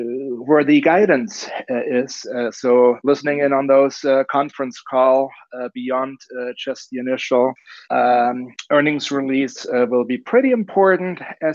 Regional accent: Germany; now in Scottsdale, United States; I'm originally from Germany. I live in Arizona in Scottsdale

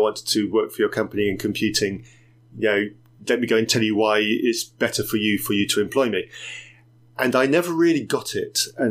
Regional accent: Zambia; some of the stories and examples on the stories that I heard growing up in Zambia

